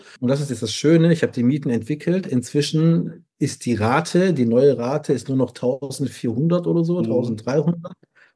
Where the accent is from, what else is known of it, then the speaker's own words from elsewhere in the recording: Stuttgart, Baden-Württemberg, Germany; Ich komme aus Süddeutschland, genauer gesagt aus Stuttgart.